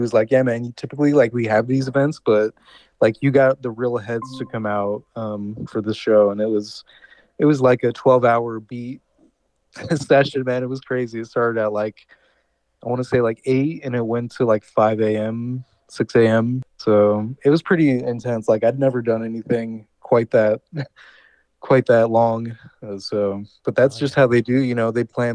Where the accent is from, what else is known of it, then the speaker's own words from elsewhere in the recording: Russia; Both my parents were dancers, and I'm from Russia. So this was like Soviet Union era times, in the early 90s, late 80s, early 90s.